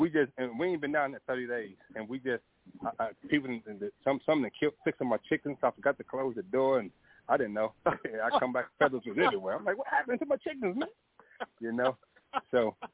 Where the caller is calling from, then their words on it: Villa Rica, Georgia, United States; I'm calling from Villa Rica, Georgia.